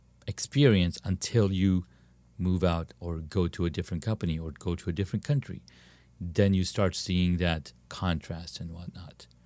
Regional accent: Saudi Arabia; I grew up in Saudi Arabia.

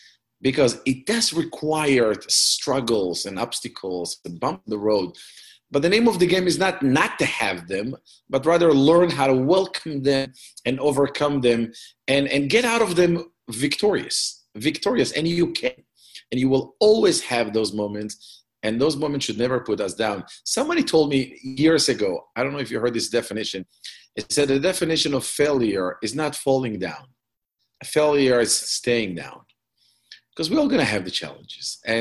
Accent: Israel; now in United States; I was born and raised in Israel, and I'm married for 29 years, four kids, four grandkids.

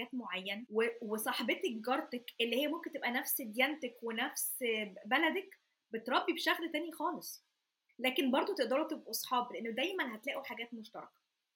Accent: Egypt; moved away; احنا الدفى اللي احنا كبرنا فيه في مصر. برضو انا واحده من الناس اتحركت كتير وانا صغيره، بس لما كنا في مصر

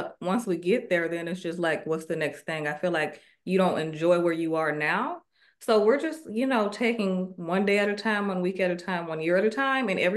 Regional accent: Alabama, United States; Yeah, I mean, if you're from Alabama, it's God, family, football.

